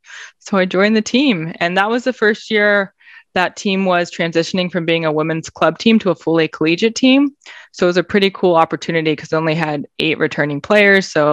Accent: Berkeley, California, United States; So I grew up in Berkeley, California, so about 5 hours north of where I am now.

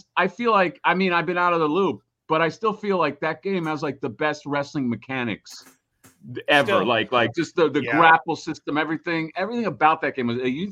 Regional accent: Miami, Florida, United States; there was an arcade when I was growing up in Miami

